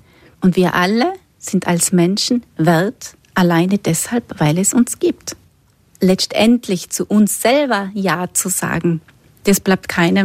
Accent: Tyrol, Austria; Wir sind ja da in Tirol und bei uns in Tirol spielen viele nach wie vor gerne Karten.

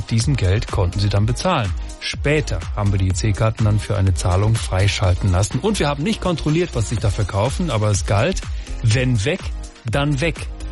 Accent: Rottenburg, Germany; Ich komme aus Rottenburg.

